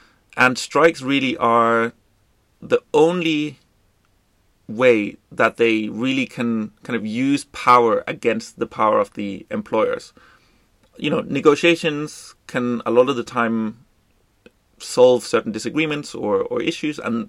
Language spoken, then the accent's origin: English; Denmark; I'm from Denmark.